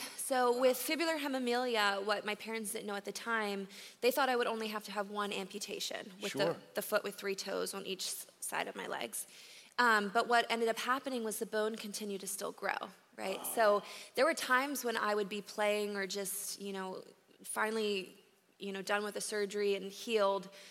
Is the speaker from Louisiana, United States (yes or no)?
no; Baltimore, Maryland, United States; also born or lived in Russia; went to Russia in March of 1993 to get me and another little boy, Josh, and brought us to the U.S., I'm from Baltimore, Maryland